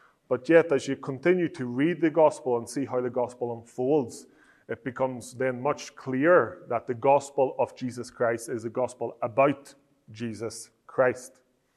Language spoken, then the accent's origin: English; Northern Ireland, United Kingdom; accent: Northern Irish; first language Italian; English is a second language; now in Italy; So Italian is my first language. So this morning you've got two options. I can either speak Northern Irish or I can speak Italian.